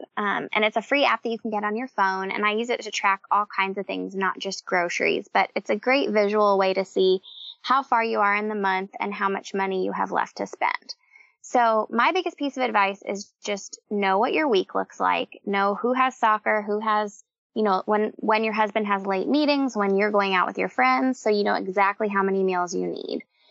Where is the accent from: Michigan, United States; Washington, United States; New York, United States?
Washington, United States; Seattle; now in Nashville, United States; I live here in the Nashville area, but I'm originally from Seattle.